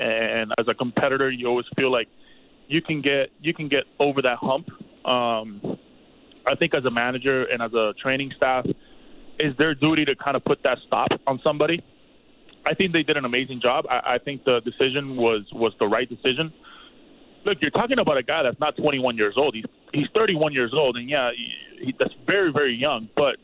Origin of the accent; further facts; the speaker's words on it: Miami, Florida, United States; See, for me, I'm a guy from Miami. I grew up going to the Orange Bowl.